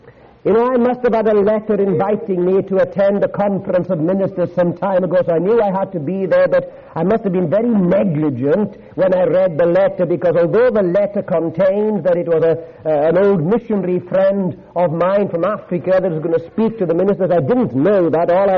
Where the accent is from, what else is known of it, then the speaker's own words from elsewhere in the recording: Wales, United Kingdom; I come from Wales. Do you know what we have? The fiery dragon.